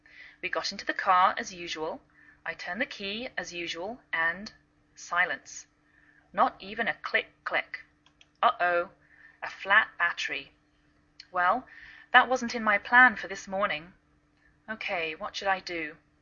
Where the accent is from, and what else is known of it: England, United Kingdom; now in United States